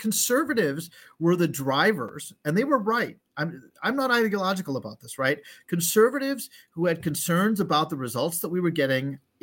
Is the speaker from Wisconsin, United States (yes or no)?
yes; Wisconsin, United States; I mean, I grew up in Wisconsin. I went to public schools.